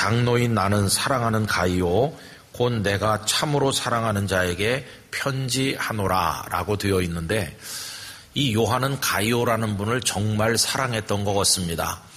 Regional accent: Yeongdeungpo, Seoul, South Korea; 제가 어렸을 때 6살까지는 요 근처에 살면서 아버지와 함께 영락교회 다녔었다 하는 것은 들으신 분들이 많으실 텐데 저는 기억엔 없고 아버지 말씀으로 아는 거죠. 그리고는 저 영등포로 이사를 가셔서

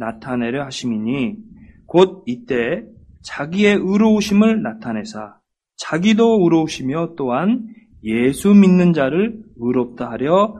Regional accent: Yeonggwang, South Jeolla, South Korea; born there; 저는 전라남도 영광 거룩한 법 거룩할성 어구포 거룩한 법이 있는 포구에서 태어났습니다.

